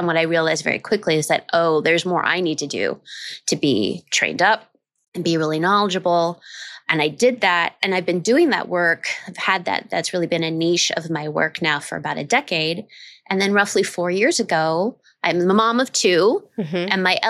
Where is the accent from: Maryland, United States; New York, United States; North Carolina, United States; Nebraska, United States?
Nebraska, United States; Omaha; And I was I grew up in Omaha, Nebraska.